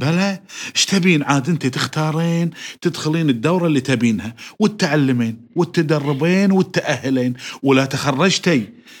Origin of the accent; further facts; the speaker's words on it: Kuwait; في بلدنا الكويت، عسى الله يديم خيرها ويحفظها